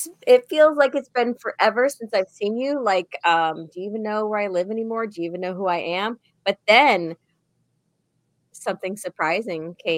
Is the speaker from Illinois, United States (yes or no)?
yes; Oakbrook Terrace, Illinois, United States; So I grew up in Oak Brook Terrace, my dad and my mom, when they moved there, it was Utopia.